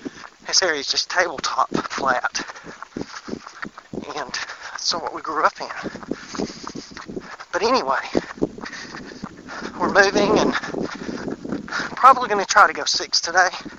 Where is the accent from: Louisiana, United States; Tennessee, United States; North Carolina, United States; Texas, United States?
North Carolina, United States; Rose Hill; born there; now in Thomasville, United States; I was born in Rose Hill, which is actually a hill on 117, Highway 117, and you can see it as you approach it